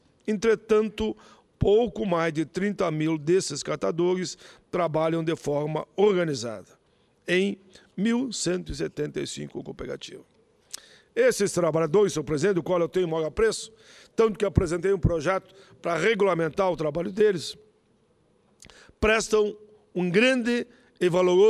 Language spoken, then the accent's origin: Portuguese; Rio Grande do Sul, Brazil; No Rio Grande, lá no solo dos Pampa, solo gaúcho, de onde eu venho, avançamos.